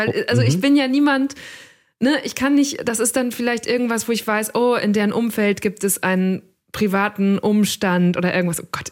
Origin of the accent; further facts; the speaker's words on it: North Rhine-Westphalia, Germany; Ich bin ein Kind des Münsterlands.